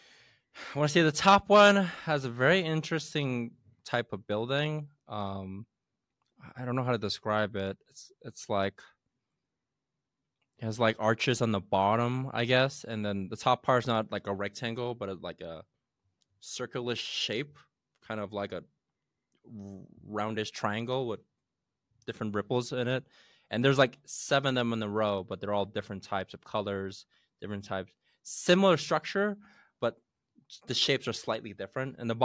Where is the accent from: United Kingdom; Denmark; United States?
United Kingdom; I'm British, Joseph. I'm half British, Joseph. Half British, Joseph. I can say whatever I want about my home country.